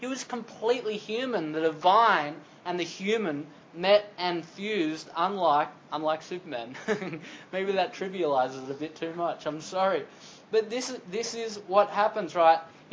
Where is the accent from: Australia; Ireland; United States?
Australia; I'm Australian, I'm not Jewish, and yet I follow a Jewish Messiah.